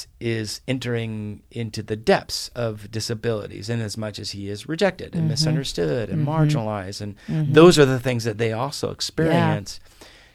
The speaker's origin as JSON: {"language": "English", "country": "Guatemala", "tie": "born or raised there", "said": "I grew up in Guatemala. Not only was I conservative evangelical, which meant my body was supposed to do nothing and get out of the way, I grew up in a predominantly Catholic country."}